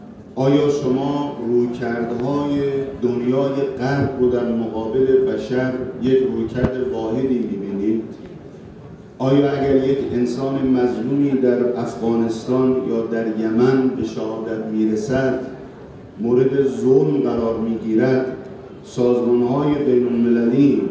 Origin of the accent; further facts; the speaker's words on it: Iran; حداقل سوال بنده به عنوان یک ایرانی که کم و بیش با مسائل دنیا آشنا هستم